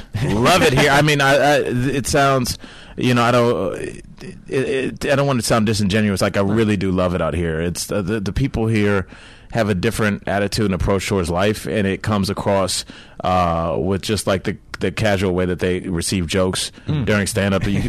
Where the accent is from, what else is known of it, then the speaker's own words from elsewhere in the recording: Cleveland, Ohio, United States; I grew up in Cleveland, Ohio.